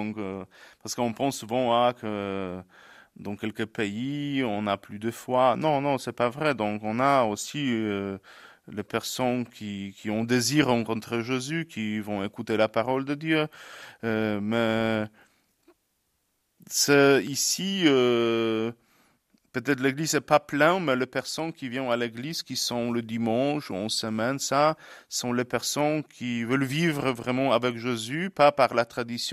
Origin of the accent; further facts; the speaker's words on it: Poland; now in France; Pas loin, la France, je suis polonais. Mais c'était toujours dans mon cœur de partir, voir une autre culture.